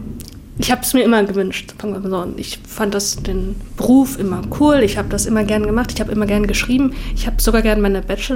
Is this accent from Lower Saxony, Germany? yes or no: no; Sigmaringen, Baden-Württemberg, Germany; Ich bin in Sigmaringen aufgewachsen, das ist so eine kleine idyllische Stadt in Baden-Württemberg